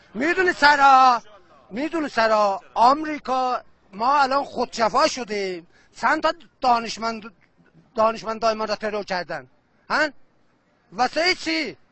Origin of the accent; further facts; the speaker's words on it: Tabriz, East Azerbaijan, Iran; بچه تبریزم زمان زنج خدمت کردم